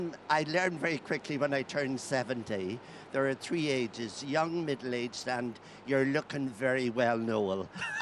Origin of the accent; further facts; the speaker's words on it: Killybegs, County Donegal, Ireland; I was brought up near Killybegs.